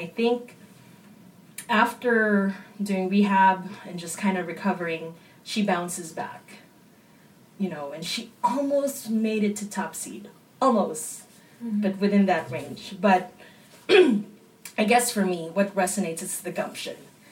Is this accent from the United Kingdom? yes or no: no; Philippines; growing up in the Philippines